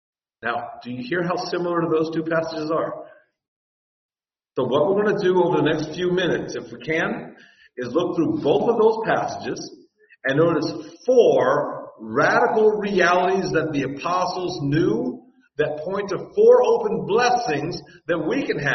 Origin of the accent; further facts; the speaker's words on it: United States; because after all, I'm an American and my instincts were trained by the society around me